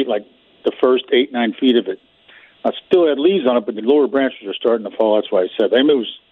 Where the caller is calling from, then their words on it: High Ridge, Missouri, United States; I'm not Ron from Breeze, but … from High Ridge.